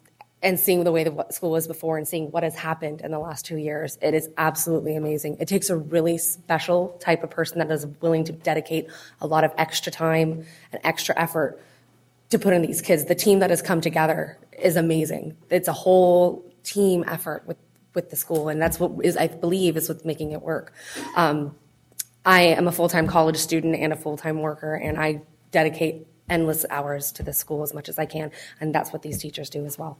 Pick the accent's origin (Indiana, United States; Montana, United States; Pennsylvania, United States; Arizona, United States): Montana, United States; I'm from Montana, whole different thing.